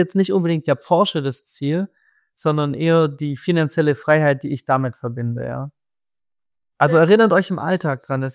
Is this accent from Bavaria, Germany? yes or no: no; Baden-Württemberg, Germany; Ich komme ja gebürtig aus dem Schwabenland. Dementsprechend bin ich ein Schwabe